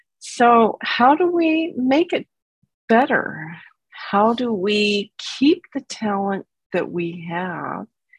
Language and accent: English; Los Alamos, New Mexico, United States; But I grew up in Los Alamos, New Mexico, the home of the atomic bomb.